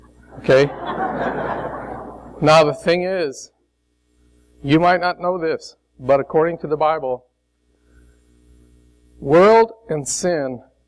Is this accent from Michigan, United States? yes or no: no; Chicago, Illinois, United States; I'm from Chicago.